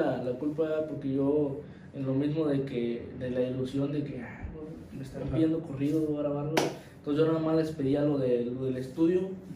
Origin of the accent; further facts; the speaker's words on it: Tamaulipas, Mexico; Aquí, luego la esquina, yo soy de Tamaulipas.